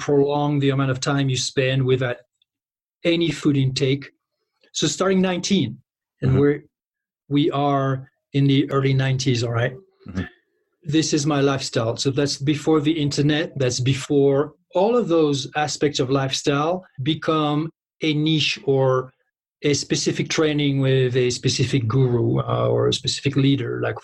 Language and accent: English; Île-de-France, France; I grew up close to Paris.